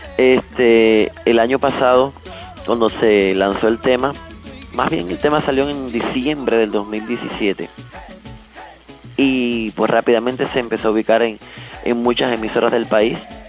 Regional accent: Holguín, Cuba; born there; en la ciudad de Holguín, donde yo nací

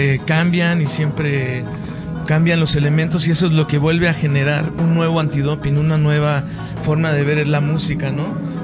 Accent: Mexico City, Mexico; born there; lo han clasificado como un reggae mexicano, pues porque nacimos en la Ciudad de México

